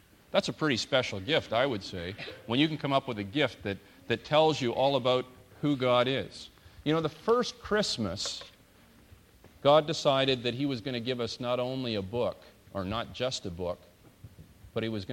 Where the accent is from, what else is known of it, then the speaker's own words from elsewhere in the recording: Owen Sound, Ontario, Canada; I'm not. I was raised in Owen Sound.